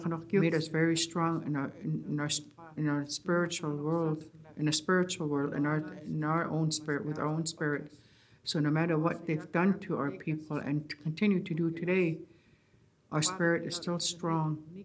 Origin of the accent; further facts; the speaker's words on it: British Columbia, Canada; first language Kwakwala; English is a second language; And my first language was Kwakola, our language.